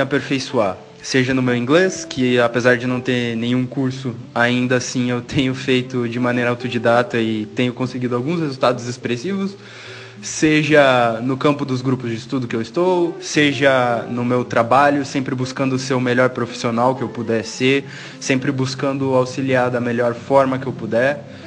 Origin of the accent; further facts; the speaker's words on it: Curitiba, Paraná, Brazil; eu não sei se vai chegar a você essa mensagem, eu sou de Curitiba, atualmente tenho 22 anos